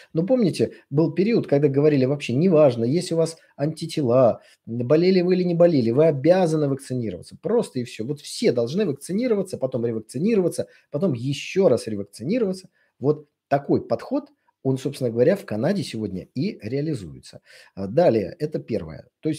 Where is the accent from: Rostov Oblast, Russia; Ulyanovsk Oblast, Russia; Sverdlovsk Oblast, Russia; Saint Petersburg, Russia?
Saint Petersburg, Russia; Когда я возвращаюсь в родной Ленинград